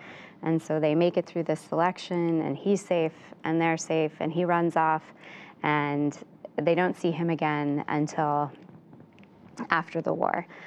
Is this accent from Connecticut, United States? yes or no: yes; West Hartford, Connecticut, United States; this community that I grew up with in West Hartford, Connecticut